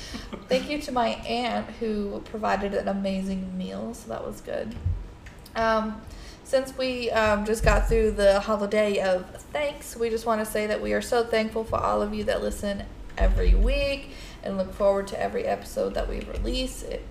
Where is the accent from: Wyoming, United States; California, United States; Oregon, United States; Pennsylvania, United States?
Wyoming, United States; I mean, I mentioned last episode, I'm from Wyoming.